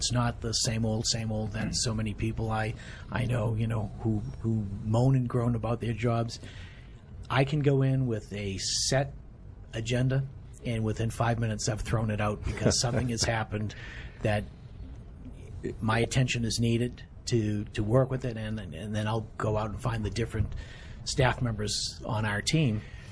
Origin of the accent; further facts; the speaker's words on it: Boston, Massachusetts, United States; I grew up in Boston. Neither of my parents had the opportunity to go to college.